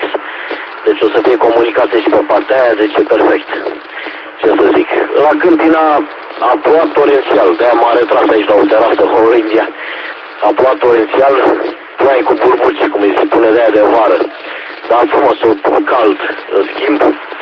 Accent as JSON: {"language": "Romanian", "town": "Brașov", "region": "Brașov County", "country": "Romania", "said": "Eu vin din Sarsă, din cartierul Steagul, din Brașov"}